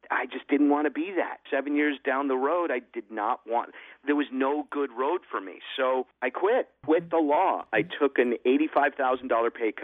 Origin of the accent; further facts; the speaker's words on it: Phoenix, Arizona, United States; We grew up in Phoenix, upper middle class. Tama and I went to Madison Meadows, which is upper middle class public elementary school. We were not rich. We were comfortable. I come from a Jewish family.